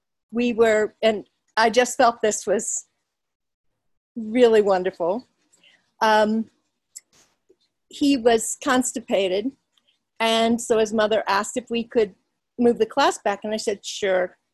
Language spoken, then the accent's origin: English; Berthoud, Colorado, United States; I am from Berthoud, Colorado, just Great. North of Denver.